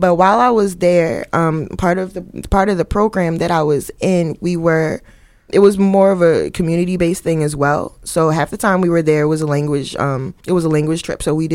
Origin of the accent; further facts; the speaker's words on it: Baltimore, Maryland, United States; growing up in Baltimore is not easy. It's not pleasant. It's not cute. It's poor.